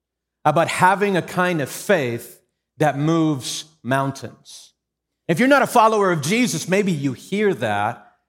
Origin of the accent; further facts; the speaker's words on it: Venezuela; I grew up in Venezuela.